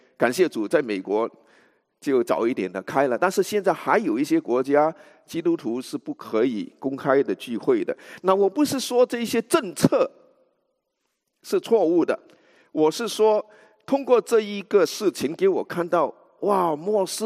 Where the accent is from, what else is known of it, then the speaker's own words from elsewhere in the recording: Singapore; 我是新加坡人，所以我小的时候还是英殖民地，